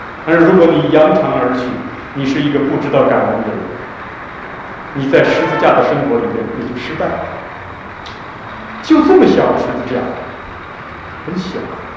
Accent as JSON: {"language": "Chinese", "country": "China", "said": "大陆来的人，我是大陆来的人"}